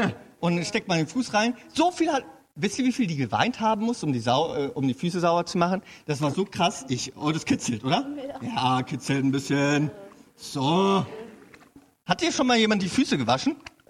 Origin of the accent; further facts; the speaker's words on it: Hanover, Lower Saxony, Germany; Ich komme ja aus Hannover.